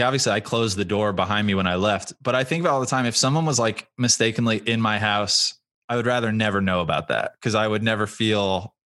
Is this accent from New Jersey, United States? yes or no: yes; New Jersey, United States; We're from New Jersey originally